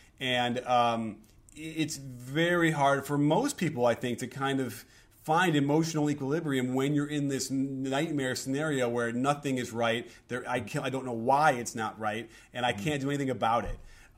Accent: Chicago, Illinois, United States; And I grew up in Chicago watching that.

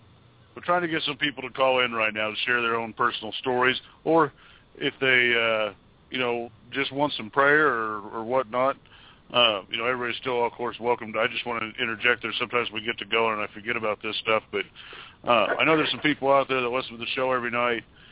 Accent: Kansas, United States; I'm from Kansas, so I'm not allowed to like anything from California.

